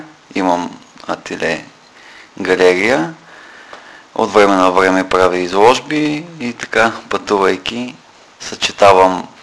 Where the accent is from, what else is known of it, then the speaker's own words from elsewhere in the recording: Dobrich, Dobrich Province, Bulgaria; Аз съм почнал от Добрич, като ученик да рисувам и винаги се завръщам тук с някакъв заряд